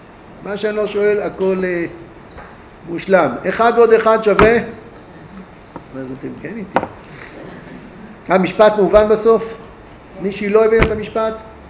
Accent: Ra'anana, Central District, Israel; אני חייתי, כשהייתי ילד, אני גרתי ברעננה, כמעט כל רעננה הייתה מעברות.

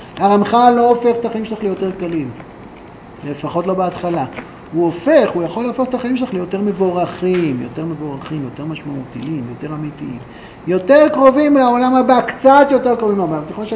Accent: Ra'anana, Central District, Israel; כשהייתי ילד, הייתי מתפעל ברעננה

